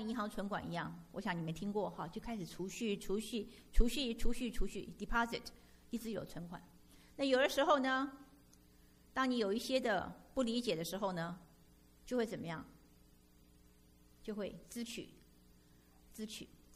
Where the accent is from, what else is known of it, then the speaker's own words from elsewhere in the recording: China; now in United States; 那我们中国人的文化呢，我们很不习惯做这些东西。可是你要知道，你现在是在美国